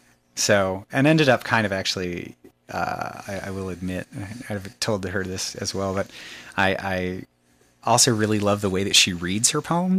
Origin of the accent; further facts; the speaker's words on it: Chevy Chase, District of Columbia, United States; I grew up in Chevy Chase in Washington, D.C.